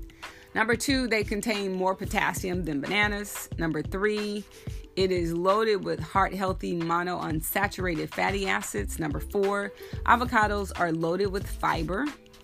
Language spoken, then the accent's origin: English; Texas, United States; So growing up in Texas, my great-grandparents actually had a pomegranate tree in their backyard.